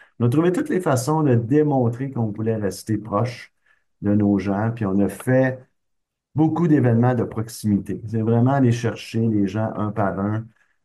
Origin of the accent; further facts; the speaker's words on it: Saint-Lambert, Quebec, Canada; also born or lived in Shawinigan / Candiac; Alors, je suis né à Shawinigan. J'ai quitté Shawinigan à 3 ans. Et puis, j'ai grandi principalement à Candiac jusqu'à 9 ans et Saint-Lambert jusqu'à 20 ans. Donc, jusqu'à temps que je quitte. Alors, c'est sur la rive sud de Montréal